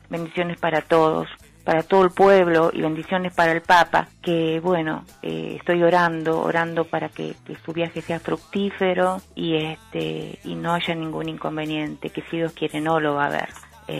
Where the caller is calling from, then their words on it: Chivilcoy, Buenos Aires Province, Argentina; de Chivilcoy.